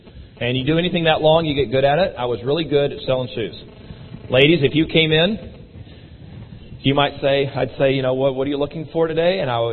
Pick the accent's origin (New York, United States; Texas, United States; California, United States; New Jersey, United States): Texas, United States; But as a Texan, we would be in a panic. Anybody from Texas, we wouldn't be here this morning.